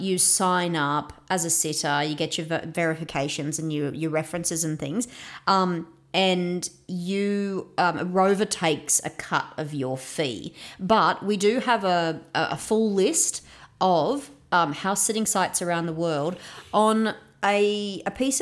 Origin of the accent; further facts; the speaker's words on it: Australia; So we're from Australia